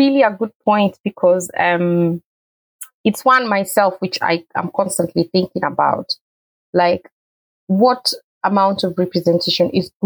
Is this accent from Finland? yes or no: yes; Finland; now in United Kingdom; I came from Finland and then started to live here. So I've only been in the UK for 5 years